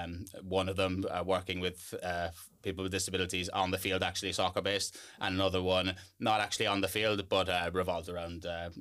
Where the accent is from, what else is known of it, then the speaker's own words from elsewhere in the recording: Munster, Ireland; Because I didn't grow up in the city, I grew up down in West Cork.